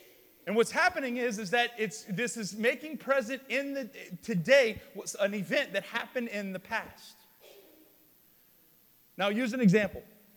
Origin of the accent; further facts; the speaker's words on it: Louisiana, United States; Now, I grew up in South Louisiana.